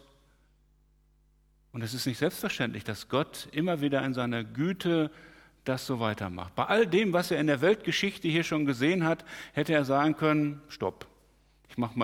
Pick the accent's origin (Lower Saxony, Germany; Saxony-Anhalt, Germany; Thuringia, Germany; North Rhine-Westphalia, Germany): North Rhine-Westphalia, Germany; Hamm; now in Bergneustadt, Germany; Wir kommen ja aus dem Westfälischen, aus Hamm in Westfalen, und da ist das alles noch viel trockener als hier.